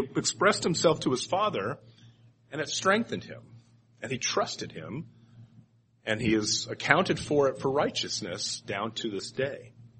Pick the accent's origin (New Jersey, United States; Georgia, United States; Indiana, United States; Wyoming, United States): Indiana, United States; Indianapolis; Whenever I read this, I'm from Indianapolis. I'm a Colts fan.